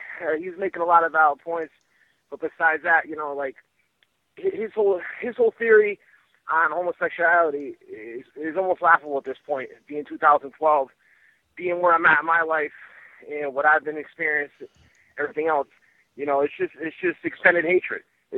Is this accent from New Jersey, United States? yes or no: no; Connecticut, United States; I'm originally from Connecticut. Back east my whole life.